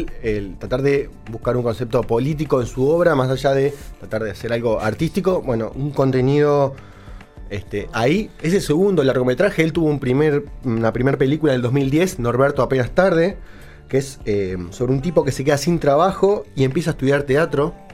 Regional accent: Uruguay; Es una pregunta que como uruguaya no podemos escapar.

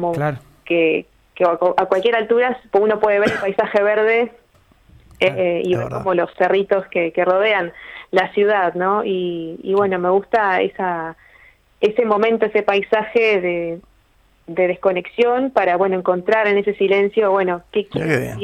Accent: Montevideo, Uruguay; born there; now in Tacuarembó, Uruguay; Que soy nacida en Montevideo, ya hace unos casi 5 años que vivo en estas tierras.

